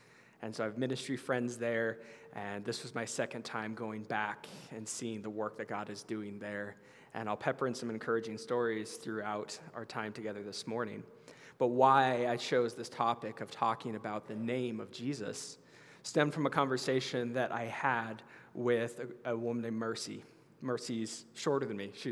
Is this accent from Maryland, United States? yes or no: no; Sparks, Nevada, United States; I'm a local boy, so born and raised in Sparks and fourth generation Nevadan. So Northern Nevada is just, it's home.